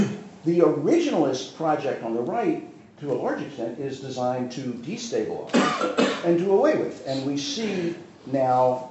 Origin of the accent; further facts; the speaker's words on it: the South, United States; When I grew up in the South, and I was 14 years old when the Civil Rights Act of 1964 was passed